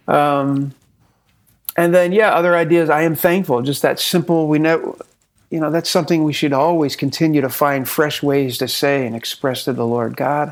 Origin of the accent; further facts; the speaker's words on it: Philadelphia, Pennsylvania, United States; We're originally from the Northeast, from Philadelphia.